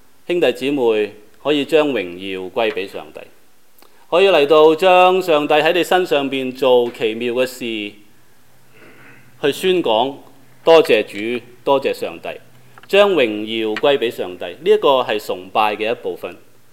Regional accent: China; 等於現在我們中國人和日本人有些不是很啱

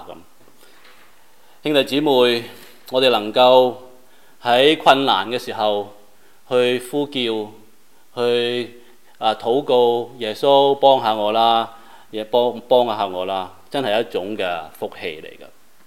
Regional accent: China; 不是我们中国人讲那种有求必应的

